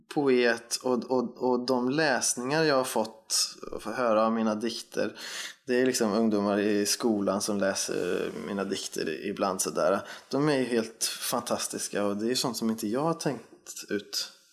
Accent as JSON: {"language": "Swedish", "region": "Västra Götaland County", "country": "Sweden", "said": "För den är inspelad där vi kommer ifrån, Västgöta slätten."}